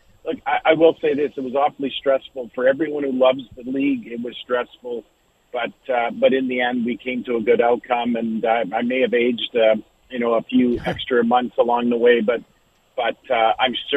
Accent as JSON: {"language": "English", "town": "Winnipeg", "region": "Manitoba", "country": "Canada", "tie": "born or raised there", "said": "I grew up in Winnipeg"}